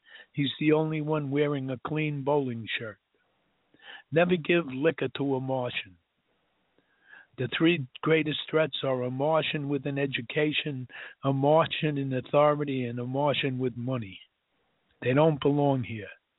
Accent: New York, United States; accent: New York; And no wonder when you hear my New York accent, everybody's hair stands on end. I know, but I got to tell you, when the next Civil War comes, you better make room for this New Yorker

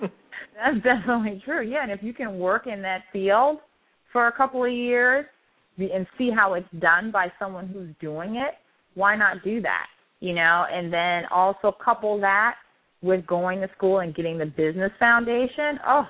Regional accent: Charleston, United States; I remember growing up in Charleston, you had grown women that would go to the mall and wrap the packages.

